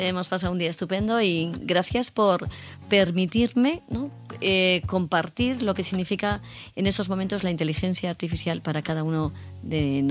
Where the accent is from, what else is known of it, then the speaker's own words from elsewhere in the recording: Cuenca, Castilla-La Mancha, Spain; moved away as an adult; now in Madrid, Spain; cuando vine yo aquí a estudiar, ¿no? A Madrid, yo soy de Cuenca